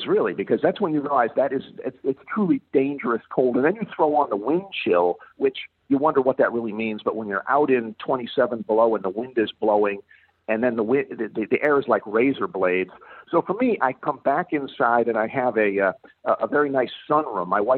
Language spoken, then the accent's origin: English; Florida, United States; I grew up in Florida where, gosh, during the extreme of, you know, July or August, even at night, it's, you know, 9 or 10 at night, it's still 85 degrees and 90% humidity.